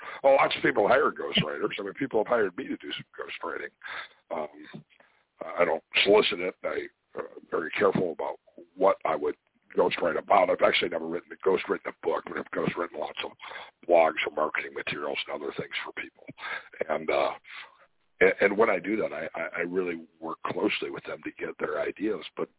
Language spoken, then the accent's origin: English; Chicago, Illinois, United States; But I grew up in Chicago, so, you know, Eugene and I probably have the same accent.